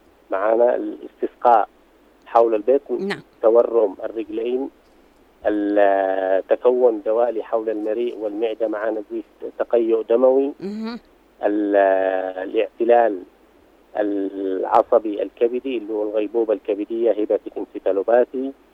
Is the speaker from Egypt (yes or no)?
no; Yemen; وهو منتشر عندنا في اليمن